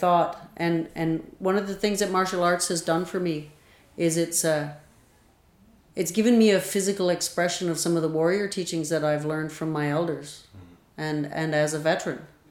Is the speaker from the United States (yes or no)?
no; Newfoundland and Labrador, Canada; I grew up in Newfoundland, and my last name's a weird last name, and everybody knew my dad was an Indian